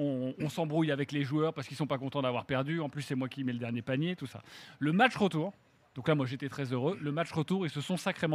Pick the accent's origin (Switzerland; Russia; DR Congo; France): France; Brétigny-sur-Orge, Île-de-France; Et moi, je viens de Brétigny-sur-Orge.